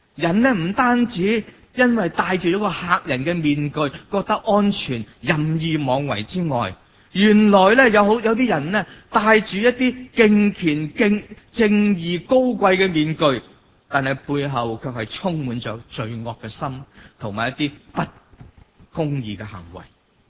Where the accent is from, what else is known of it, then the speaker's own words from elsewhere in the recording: China; 所有咧，我哋中國人認為大吉利是嘅嘢咧，全部做齊